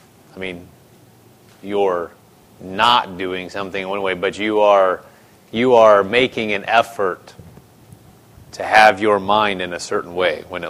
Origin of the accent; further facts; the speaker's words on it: Omaha, Nebraska, United States; I grew up in Nebraska. Omaha, that side of Nebraska borders the Missouri.